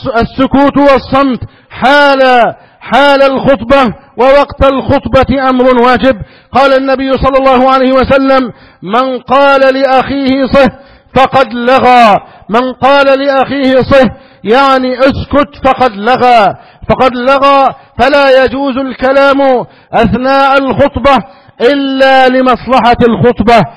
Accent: Egypt; اللهم احفظ بلدنا مصر من أعداء الداخل والخارج

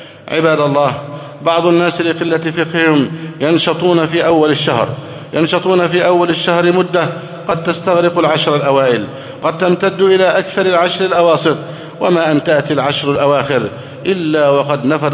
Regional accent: Egypt; اللهم احفظ بلدنا مصر أمنا أمانا، سخاء رخاء

